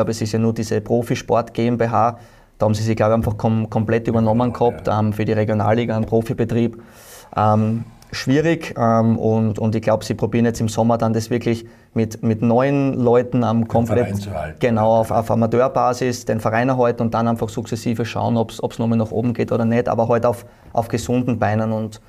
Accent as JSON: {"language": "German", "region": "Styria", "country": "Austria", "said": "würde man sich halt einfach irgendwie wünschen, als Steirer, dass dann trotzdem vielleicht der ein oder andere Junge ist"}